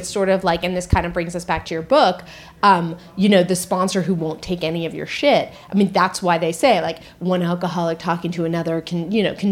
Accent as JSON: {"language": "English", "region": "California", "country": "United States", "said": "It's like what Northern California, I'm from Northern California."}